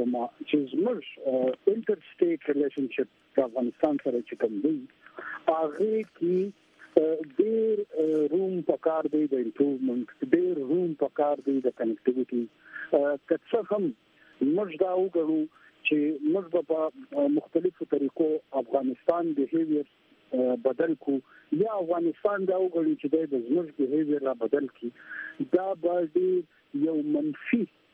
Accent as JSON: {"language": "Pashto", "country": "Pakistan", "said": "زه پاکستانی یم، په ژبه زله په پښتو شریک یو،"}